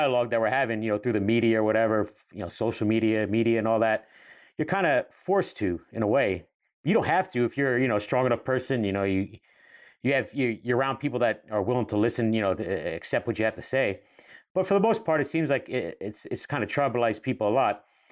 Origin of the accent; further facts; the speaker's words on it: Staten Island, New York, United States; we grew up in New York in the 90s, even on Staten Island, I was stopped and frisked on several occasions